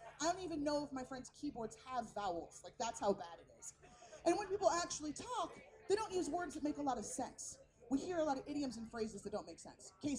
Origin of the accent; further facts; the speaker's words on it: San Francisco, California, United States; You know, like out here, I am from San Francisco and we have an incredibly precious food culture.